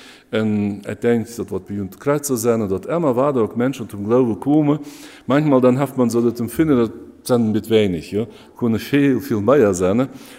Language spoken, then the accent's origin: German; Germany; now in Mexico; Bei uns in Deutschland gibt es ein paar Meere, nicht so schmackes als bei uns hier in Mexiko, also das Golf oder Pazifik oder so.